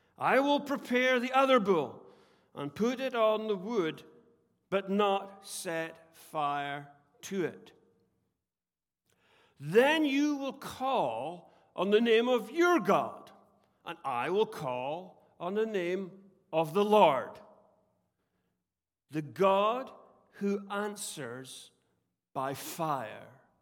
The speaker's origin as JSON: {"language": "English", "region": "Scotland", "country": "United Kingdom", "accent": "Scottish", "said": "And if my Scottish accent comes on really thick and strong, forgive me."}